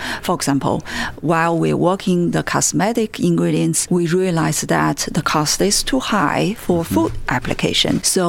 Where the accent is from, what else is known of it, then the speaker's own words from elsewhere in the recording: China; English is a second language; moved away as an adult; now in United States; So I have lived in the States for 20 years. I grew up in China. I'm a citizen now.